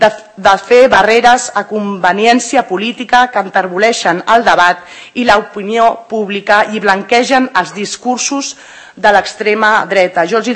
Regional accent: Sant Cugat, Catalonia, Spain; born there; jo sóc fruit de la immigració i n'estic molt orgullosa. Sóc nascuda a Sant Cugat, però tinc arrels sud-americanes i extremenyes.

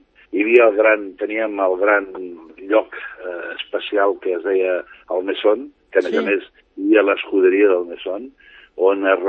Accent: Sant Cugat, Catalonia, Spain; a Sant Cugat, al carrer del Carme.

